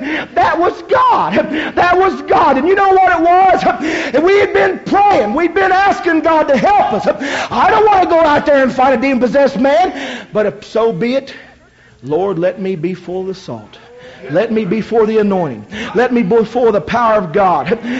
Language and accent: English; Ohio, United States; I always tell the story that I'm Kentucky roots, raised in Ohio. And be honest with you, I don't like to claim the Buckeye State.